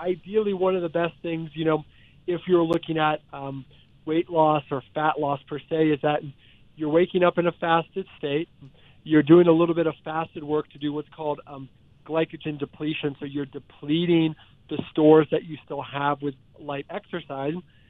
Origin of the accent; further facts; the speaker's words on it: Orlando, Florida, United States; I grew up or lived in Orlando for a while. And when I was a kid, I was a huge Bucs fan.